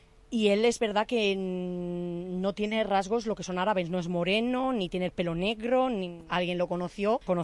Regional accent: Spain; Mi hijo es español, porque yo soy española, mi marido es marroquí, de nacionalidad española, desde hace muchísimos años.

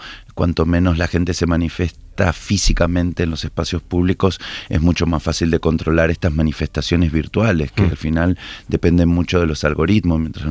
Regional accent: Río de la Plata, Argentina; a quienes nacimos y crecimos en el Río de la Plata.

